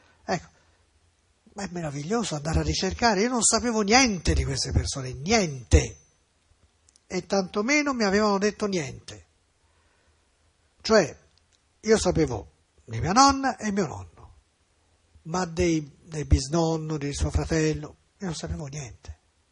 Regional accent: Florence, Tuscany, Italy; io fiorentino però

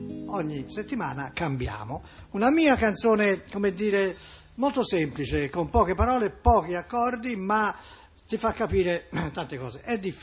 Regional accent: Pescia, Tuscany, Italy; io sono di Pescia, il centro ormai non è più pesciatino

